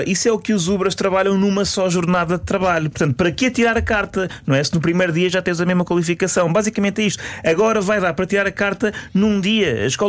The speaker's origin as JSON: {"language": "Portuguese", "country": "Portugal", "said": "Somos portugueses, nós a conduzir somos irritadiços, amargurados, rancorosos."}